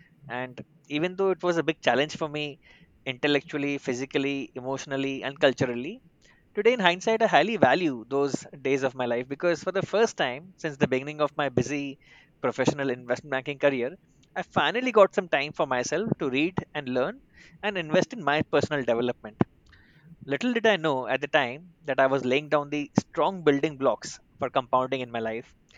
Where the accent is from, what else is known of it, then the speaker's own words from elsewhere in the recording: Kolkata, West Bengal, India; So I come from a family of four and I was born and brought up in Kolkata, India.